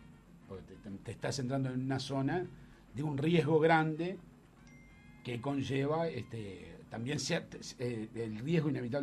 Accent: Uruguay; somos todos uruguayos.

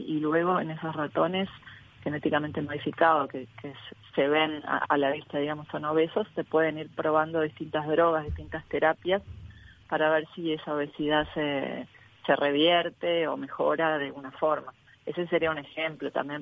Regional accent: Uruguay; como científica, como mujer, como uruguaya.

